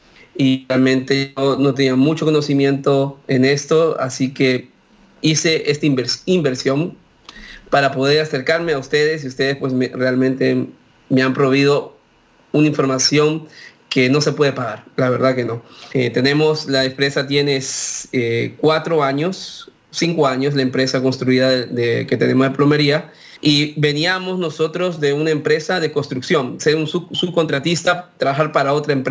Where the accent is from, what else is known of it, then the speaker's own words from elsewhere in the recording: Lima, Peru; moved away as an adult; now in United States; El nombre de mi empresa es Lion Plumbing and Heating y pues originalmente de Perú, vengo de Lima, Perú, y llegué a los 18 años aquí a los Estados Unidos